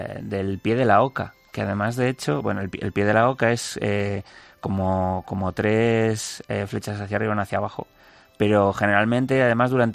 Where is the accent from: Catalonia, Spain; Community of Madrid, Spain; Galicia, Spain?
Galicia, Spain; que me tocaban un poco siendo gallego